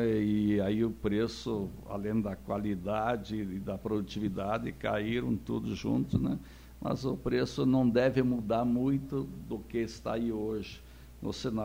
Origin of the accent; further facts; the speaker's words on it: Rio Grande do Sul, Brazil; todos nós somos gaúchos, né, e a gente tem orgulho de ser gaúcho